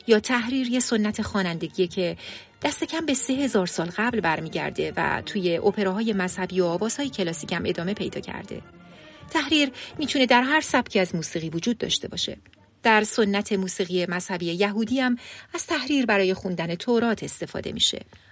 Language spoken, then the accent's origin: Persian; Iran; ما فارسی زبونای مسلمون که توی ایران بزرگ شدیم